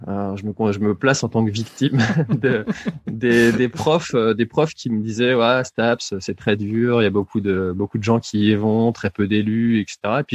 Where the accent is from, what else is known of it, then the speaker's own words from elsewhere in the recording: Quimper, Brittany, France; je suis originaire de Bretagne, de Quimper exactement, j'ai 32 ans